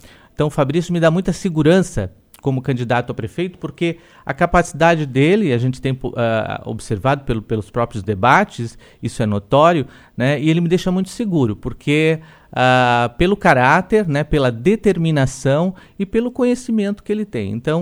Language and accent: Portuguese; Urussanga, Santa Catarina, Brazil; Nasci aqui em Uruçanga, me criei aqui na Américo Cadurim, né? E depois concluí os meus estudos no antigo Colégio Rainha do Mundo e fui a Florianópolis, então, fazer a minha formação